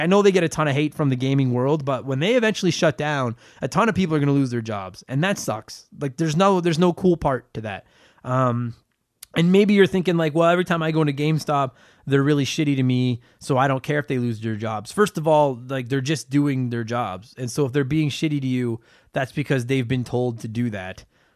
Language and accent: English; Canada; Because, yeah, damn right, I'm from Canada.